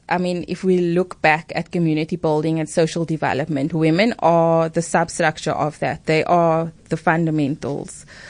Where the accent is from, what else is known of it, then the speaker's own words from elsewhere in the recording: Lotus River, Western Cape, South Africa; So he's from Alsace River, I'm from Lotus River.